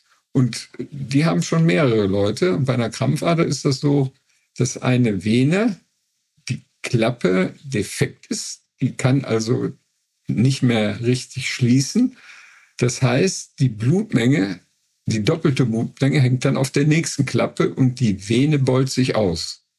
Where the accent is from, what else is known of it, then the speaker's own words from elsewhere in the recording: North Rhine-Westphalia, Germany; also ich komme selber aus dem Neandertal, deswegen habe ich da so eine Beziehung zu.